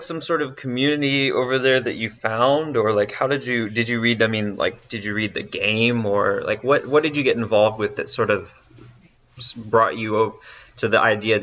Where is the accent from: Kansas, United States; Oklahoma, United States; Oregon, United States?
Oregon, United States